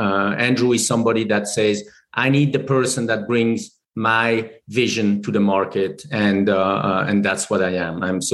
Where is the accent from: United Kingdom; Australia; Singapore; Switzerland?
Switzerland; Geneva; But very shortly, I grew up in Geneva, Switzerland. I was blessed to grow up in an environment that is very international.